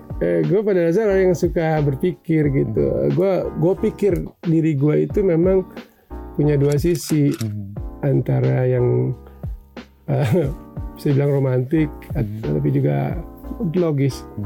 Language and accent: Indonesian; Indonesia; born there; Karena gue hidup di sini, gue hidup di Indonesia, gue lahir di Indonesia, gue bekerja di Indonesia